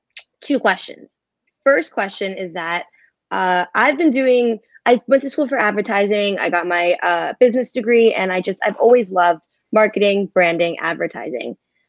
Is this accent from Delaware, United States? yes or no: no; Miami, Florida, United States; now in New York, United States; I'm a Dolphins fan. I'm from Miami. I'm sorry. I know.